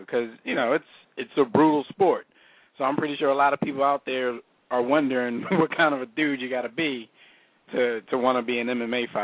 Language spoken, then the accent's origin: English; Philadelphia, Pennsylvania, United States; Crazy because, you know, I'm from Philly, and growing up, I fought a lot.